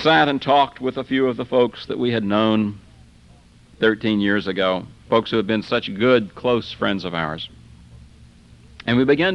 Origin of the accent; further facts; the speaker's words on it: Vero Beach, Florida, United States; I can go back to my hometown in Vero Beach, and I can get with some of my old childhood chums, my friends that I went to high school